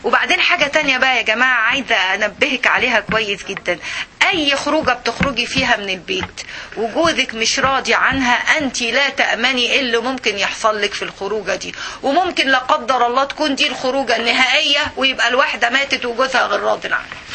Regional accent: Egypt; دي قضيه ماما دي خصوصا عندنا في مصر، ما اعرفش بقيه البلاد ولا لا

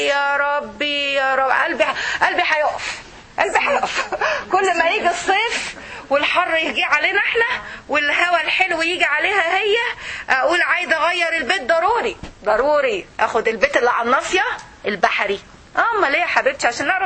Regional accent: Egypt; اسمها النمليه عندنا في مصر، ما اعرفش اسمها ايه عندكم

